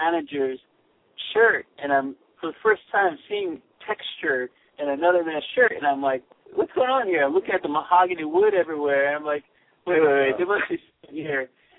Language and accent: English; Maryland, United States; born or raised there; also born or lived in Washington, D.C., United States